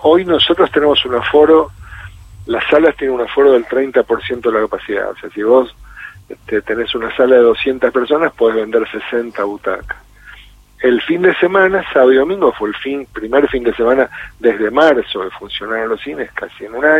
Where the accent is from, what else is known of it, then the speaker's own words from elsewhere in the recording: Argentina; obviamente somos una empresa argentina, los directores son todos argentinos, los gerentes somos todos argentinos